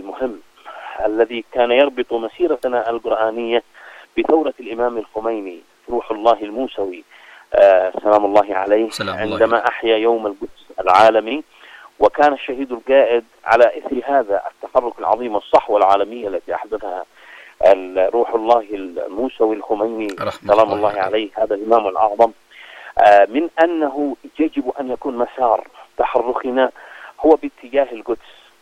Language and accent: Arabic; Yemen; لأننا نحن كشعب يمني من القضايا الأساسية بالنسبة لنا نحن